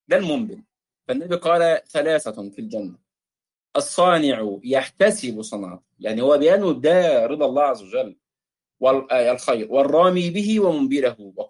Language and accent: Arabic; Egypt; أهلنا في مصر، نحن من مصر يعني